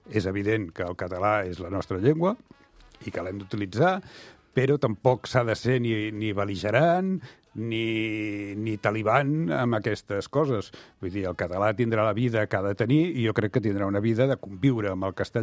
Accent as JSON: {"language": "Catalan", "town": "Barcelona", "region": "Catalonia", "country": "Spain", "tie": "born or raised there", "said": "Jo soc de l'Eixample, tota la vida."}